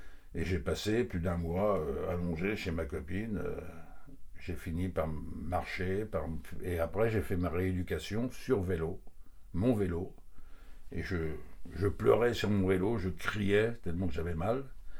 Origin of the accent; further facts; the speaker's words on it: Beauvais, Hauts-de-France, France; 68 ans et je vis à Poulgoisec, dans le Cap Sizun, depuis déjà 40 ans. Je suis originaire de l'Oise, de Beauvais, d'une famille de 6 enfants, mon père maçon-paveur, maman à la maison.